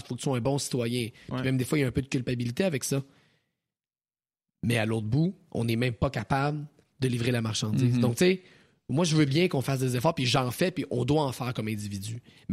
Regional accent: Thetford Mines, Quebec, Canada; Moi, je viens de la région de Thetford Mines. Quand j'étais jeune

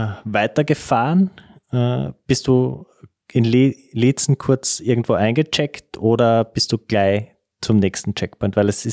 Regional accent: Styria, Austria; Also wir zwar als quasi Ortskundige, zumindest als Steirer

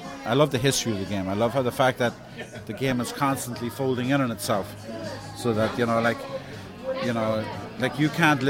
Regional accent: Ireland; now in New York, United States; I mean, I grew up in Ireland. My parents had been married here in New York.

